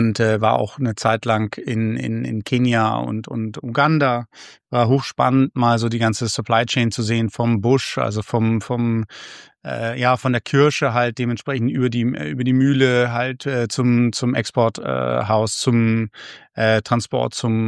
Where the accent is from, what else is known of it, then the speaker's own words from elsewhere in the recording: Bremen, Germany; Als Bremer würde man natürlich immer sagen, aus Hamburg muss man auf keinen Fall kommen, aber aus Bremen sollte man kommen.